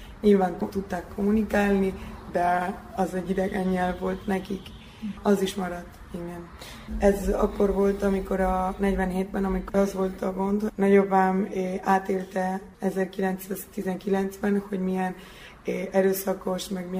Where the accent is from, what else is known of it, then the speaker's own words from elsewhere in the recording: Argentina; now in Budapest, Hungary; Az apukám magyar, az anyukám fél magyar, fél argentin, és én Argentinában születtem, ott nőttem fel, és lassan 3,5 éve itt lakom Magyarországon, Budapesten.